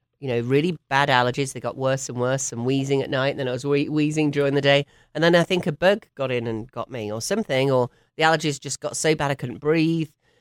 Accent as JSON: {"language": "English", "region": "England", "country": "United Kingdom", "moved": "yes", "said": "you all can probably tell I'm from England originally. I've been here for 27 years, gosh."}